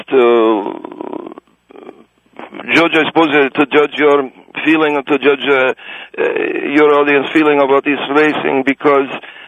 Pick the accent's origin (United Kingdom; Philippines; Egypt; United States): Egypt; I come from Egypt.